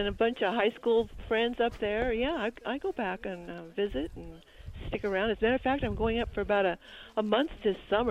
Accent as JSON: {"language": "English", "town": "Portland", "region": "Oregon", "country": "United States", "tie": "born or raised there", "moved": "yes", "said": "I was born and raised in Portland. 75 years ago. I love that place."}